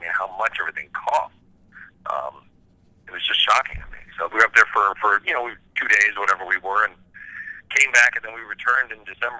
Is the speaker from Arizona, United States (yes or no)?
no; California, United States; I grew up in Southern California.